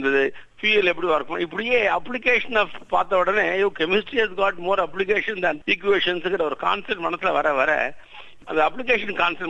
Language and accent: Tamil; Kumbakonam, Tamil Nadu, India; born there; நான் கும்பகோணத்திலே பிறந்தேன். பிஎஸ்சி கும்பகோணத்துல, எம்எஸ்சி மெட்ராஸ்ல, பிஹெச்டி கிறிஸ்டியன் காலேஜ் தாம்பரத்துல